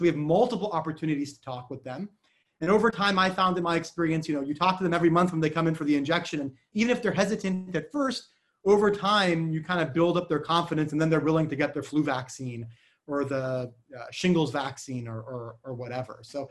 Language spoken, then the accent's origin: English; Davis, California, United States; Before that, I was at UC Davis, where I did my residency and actually grew up. That's my hometown, so I'm a native Californian.